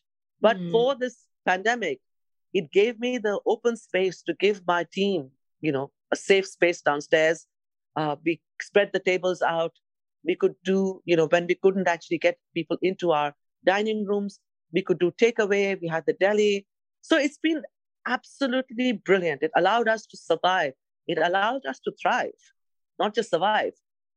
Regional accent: India; I'm Indian. And, you know, you know, I grew up in India.

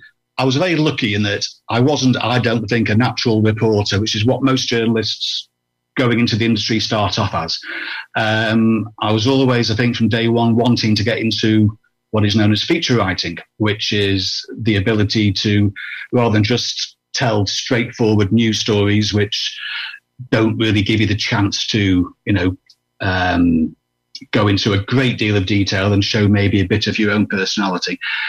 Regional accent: Preston, North West England, United Kingdom; So I spent the first 3 years of my career in my hometown of Preston, which is about an hour's drive away.

